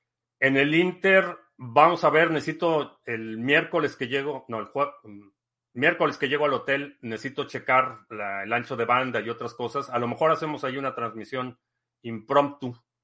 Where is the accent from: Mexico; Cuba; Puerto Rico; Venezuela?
Mexico; Mexico City; Lo que sí es que crecí en la Ciudad de México. He vivido y viajado.